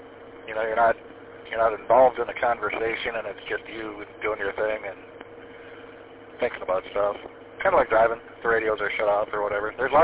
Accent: Escanaba, Michigan, United States; At my hometown of Escanaba, I guess it's pretty bad with the meth.

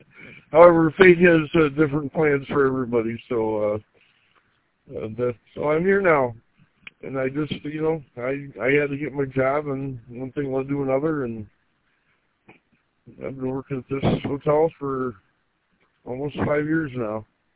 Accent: Gaylord, Michigan, United States; also born or lived in Grand Rapids; now in Indian River, United States; I was born in Grand Rapids and I was raised in Gaylord. Right now I work in Petoskey and live in Indian River.

